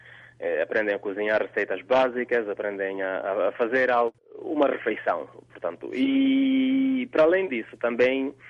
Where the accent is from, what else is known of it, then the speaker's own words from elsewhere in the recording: Angola; also born or lived in Namibia; now in Norway; Portanto, eu saí de Angola em 1993, nunca quis sair de Angola, mas portanto o motivo foi a guerra que se fez sentir depois das eleições em 1993 e portanto fui para a Namíbia